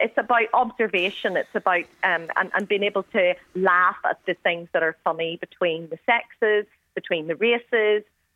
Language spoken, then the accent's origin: English; Northern Ireland, United Kingdom; I say that as a Northern Irish woman born and raised here from Indian descent. So I understand. I get offended when people insult Northern Ireland because I'm very, very protective of being a Northern Irish person whenever I went to England.